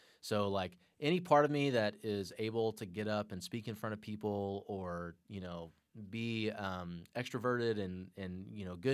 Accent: Atlanta, Georgia, United States; I'm an Atlanta Braves fan. I grew up in Atlanta, and we always hated the Astros.

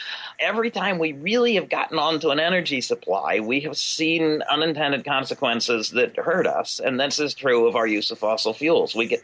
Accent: Pennsylvania, United States; And as I'll talk about at Albion, I come to you from Pennsylvania, Penn's Woods.

